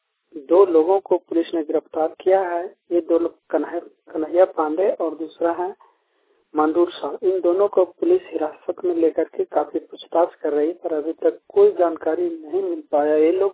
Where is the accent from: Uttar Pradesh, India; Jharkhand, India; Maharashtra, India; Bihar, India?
Jharkhand, India; Chatra; मैं झारखंड राज्य चतरा से हूँ